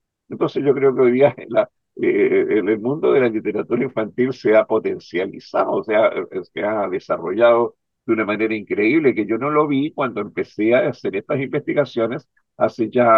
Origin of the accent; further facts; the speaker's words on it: Valparaíso, Chile; now in Santiago, Chile; recién llegado a Santiago, porque no te olvides que yo soy de Valparaíso. Así que cuando yo llegué en el año 79